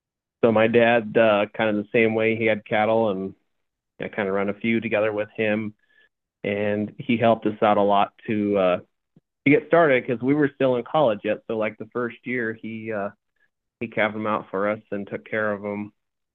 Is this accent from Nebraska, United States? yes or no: yes; Scribner, Nebraska, United States; So I'm originally from Scribner, where we actually live now. We only live about 3 miles from where my mom homesteaded, or my mom's family homestead, I should say.